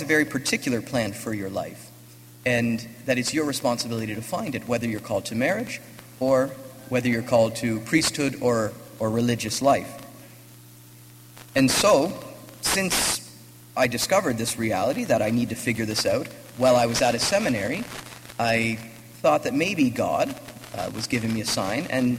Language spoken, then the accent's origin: English; Waterloo, Ontario, Canada; I come from Waterloo. That's where I was born and raised.